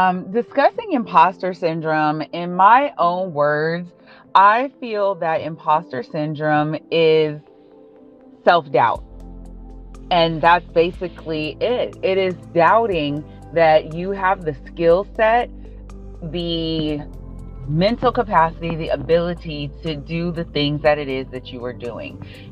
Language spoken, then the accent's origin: English; Phoenix, Arizona, United States; I am from Phoenix, Arizona.